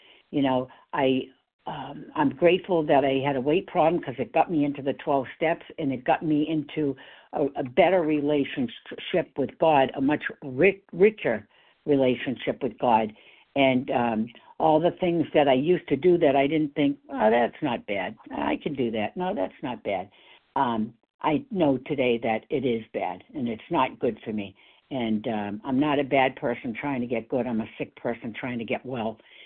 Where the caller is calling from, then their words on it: Massachusetts, United States; From Massachusetts.